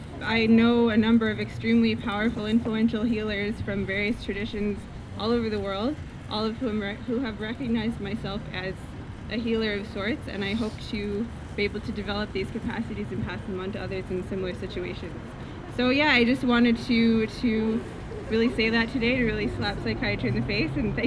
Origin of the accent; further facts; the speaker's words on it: Toronto, Ontario, Canada; I'm an Ojibwe, that means … I'm from the Tiger Clan, and I'm from Toronto.